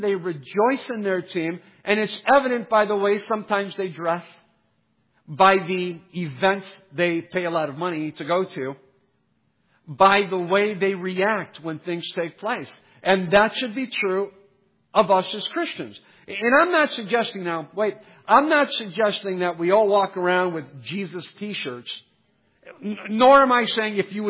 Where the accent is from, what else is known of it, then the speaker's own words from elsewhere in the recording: Cleveland, Ohio, United States; Now, I can say that because I'm from Cleveland, okay?